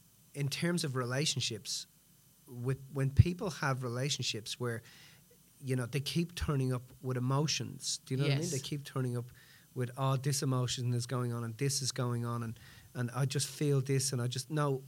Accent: Dublin, Leinster, Ireland; You know, we come from Dublin, rough end of town.

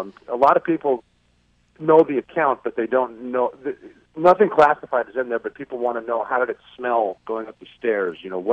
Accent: Butte, Montana, United States; it's from where I grew up in Butte, Montana, as a guy who didn't even know how to swim, who joined the Navy to become a SEAL

